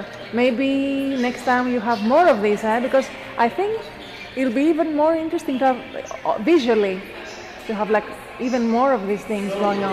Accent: Greece; I'm from Greece, by the way.

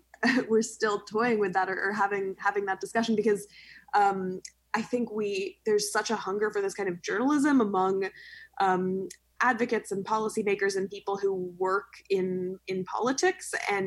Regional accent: New York, United States; as a New Yorker myself, I was reading existing coverage

